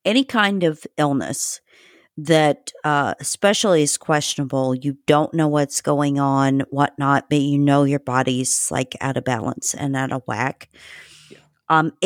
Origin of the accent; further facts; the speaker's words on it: Indiana, United States; But, you know, I grew up in Indiana, and I was actually literally 4 hours from where you grew up.